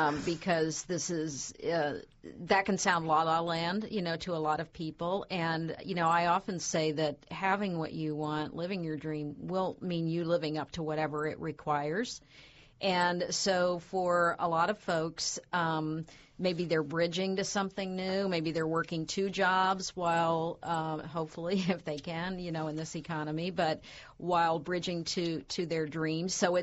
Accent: Ohio, United States; As you know, I was born in the Scioto River Valley and grew up there.

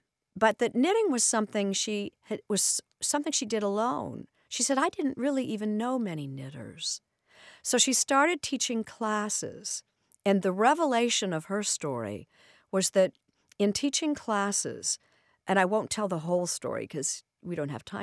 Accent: Indianapolis, Indiana, United States; So Kurt's from my hometown, Indianapolis.

